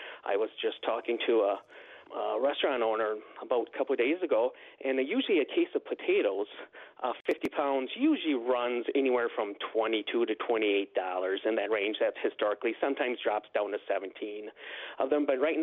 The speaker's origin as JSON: {"language": "English", "town": "Bloomer", "region": "Wisconsin", "country": "United States", "tie": "born or raised there", "said": "I grew up in Bloomer, went to UW-Stout, met my wife, and came to Bloomer and started a family"}